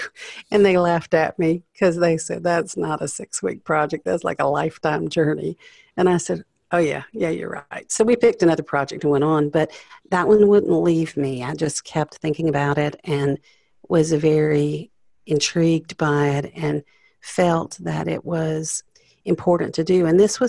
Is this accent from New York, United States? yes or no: no; Greenville, South Carolina, United States; I'm from Greenville, South Carolina. Greenville was recognized as a work ready city.